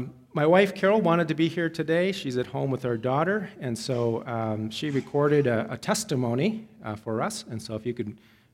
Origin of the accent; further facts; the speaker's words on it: Tokyo, Japan; kids like me growing up in Tokyo, speaking English, going to international school.